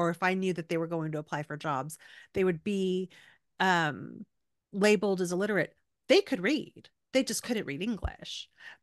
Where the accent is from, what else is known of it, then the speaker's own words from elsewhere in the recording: Texas, United States; especially like growing up in South Texas, but in Texas in general, you know, you do have a lot of people who speak Spanish first.